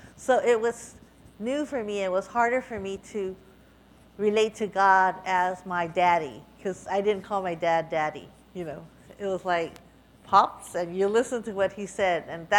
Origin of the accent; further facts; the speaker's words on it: San Francisco, California, United States; I'm first generation born in the United States. My parents are from China. So I grew up in San Francisco